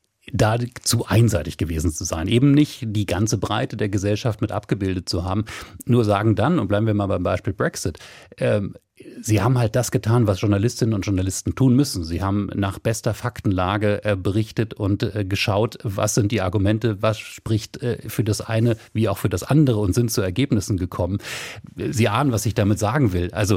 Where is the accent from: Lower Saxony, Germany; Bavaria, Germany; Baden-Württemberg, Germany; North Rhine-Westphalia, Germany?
Lower Saxony, Germany; Wolfsburg; meine Heimatstadt ist Wolfsburg, da gibt es einen großen Konzern, einen Privatkonzern